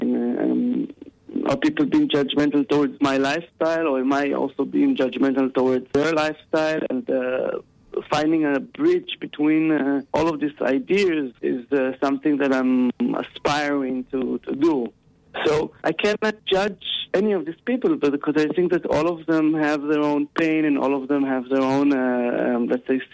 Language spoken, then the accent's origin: English; Ra'anana, Central District, Israel; English is a second language; I was born and raised in Israel in a little city called Ra'anana, which is a very white, clean, very machoistic, patriotic city.